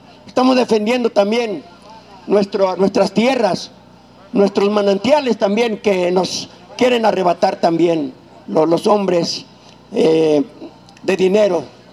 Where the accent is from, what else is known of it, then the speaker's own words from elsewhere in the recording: State of Mexico, Mexico; Soy otomí del Estado de México.